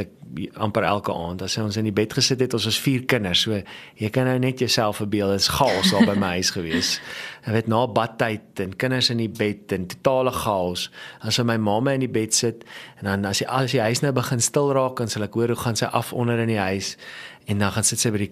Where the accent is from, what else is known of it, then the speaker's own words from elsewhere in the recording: Johannesburg, Gauteng, South Africa; Ek het groot geword in Johannesburg, in Agste straat.